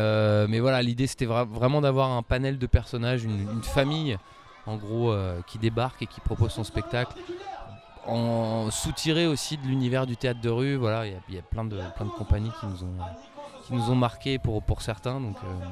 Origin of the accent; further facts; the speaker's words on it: Rennes, Brittany, France; On vient de Rennes, en Bretagne.